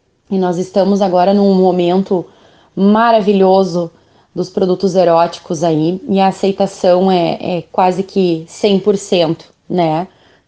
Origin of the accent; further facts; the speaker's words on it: Campo Bom, Rio Grande do Sul, Brazil; eu sou de Campo Bom, bem pertinho aqui é da Grande Porto Alegre, aqui ao lado de Novo Hamburgo.